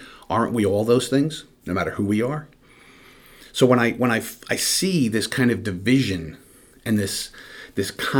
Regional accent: New Jersey, United States; Believe me, I'm from New Jersey.

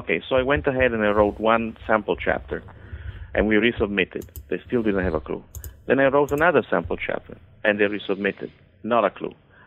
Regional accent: Italy; English is a second language; moved away as an adult; also born or lived in California / Miami; now in United States; And I hail from Italy originally, but at 20 I came to the States. I went to California at the University of Southern California, cinema production. And then I've been living in Miami and now in the Washington area.

